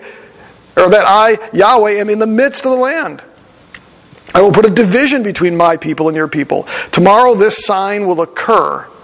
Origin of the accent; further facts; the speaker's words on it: Green Bay, Wisconsin, United States; When I was growing up in Green Bay, at the end of winter, there'd be piles of snow everywhere, and we'd wait for them to go down.